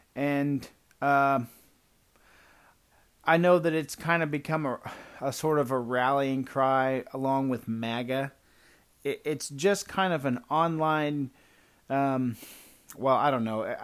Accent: the South, United States; I'm an American. I'm a Southerner.

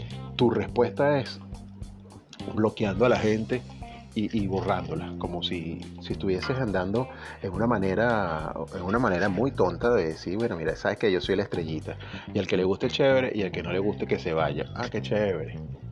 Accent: Venezuela; me da pena ajena como venezolano

